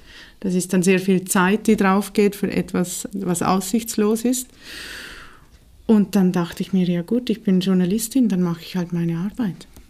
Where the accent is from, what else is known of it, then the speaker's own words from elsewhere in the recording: Liechtenstein; ich komme ja aus Liechtenstein, da ist das ja verboten.